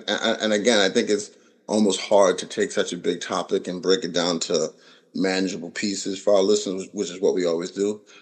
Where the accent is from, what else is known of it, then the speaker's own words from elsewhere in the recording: United States; And as an American citizen, both of us in our 50s, so we've been here for a bit of time